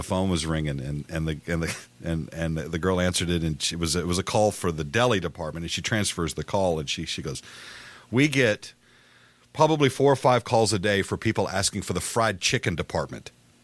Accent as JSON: {"language": "English", "region": "Texas", "country": "United States", "tie": "born or raised there", "said": "It's not like the Poncho's restaurants that we had when I was growing up in South Texas where you had it was the all-you-can-eat deal."}